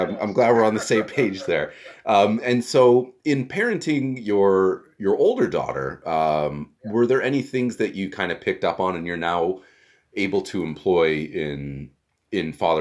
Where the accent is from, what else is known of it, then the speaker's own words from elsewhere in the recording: Oakville, Ontario, Canada; So I grew up in Oakville.